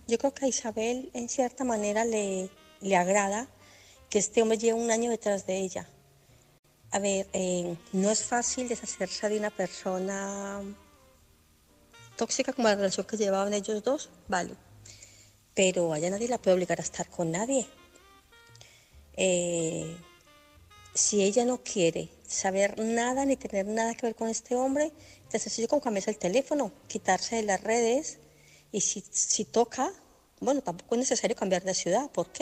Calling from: Barcelona, Catalonia, Spain; de Barcelona.

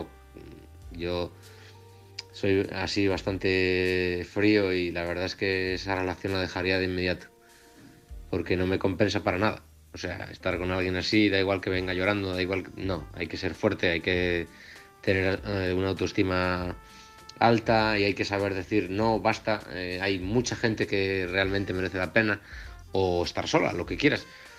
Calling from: Oviedo, Asturias, Spain; de Oviedo

